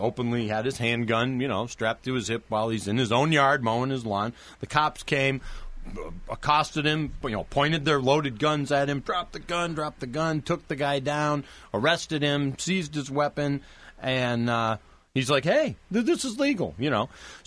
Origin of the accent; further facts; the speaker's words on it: Wisconsin, United States; now in Arizona, United States; I'm from Wisconsin originally